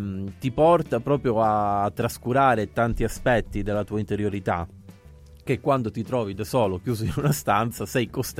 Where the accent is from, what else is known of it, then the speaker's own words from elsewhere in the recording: Calabria, Italy; now in Rome, Italy; quando sono venuto qua a Roma, quando mi sono trasferito, perché sono di origine calabrese. Nel comunicato c'è scritto che è di Roma, però insomma adottato da Roma, come tanti, però le mie origini sono calabresi.